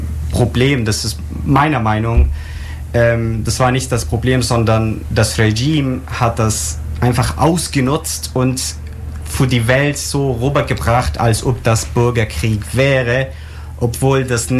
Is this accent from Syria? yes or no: yes; Syria; German is a second language; Ich komme aus dem Osten von Syrien, wo die meisten Gas- und Ölfelder sind